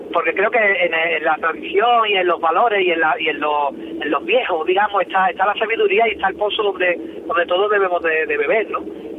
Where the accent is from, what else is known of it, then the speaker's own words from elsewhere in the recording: Seville, Andalusia, Spain; pero yo soy sevillano, yo me crié, es verdad que mi mamá era de allí, de Cádiz, de Bárbate, pero yo, mi padre era sevillano y yo soy sevillano